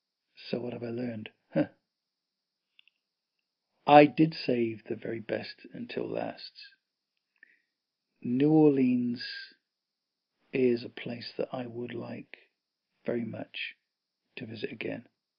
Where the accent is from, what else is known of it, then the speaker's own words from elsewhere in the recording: England, United Kingdom; When I put my hand up and said, I'm from England